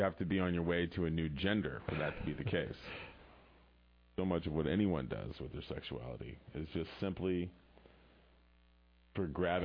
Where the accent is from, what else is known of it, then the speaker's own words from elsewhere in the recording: Kansas City, Missouri, United States; I come from America, where we're all fat and stupid, and we haven't had a revolution for over 230 years.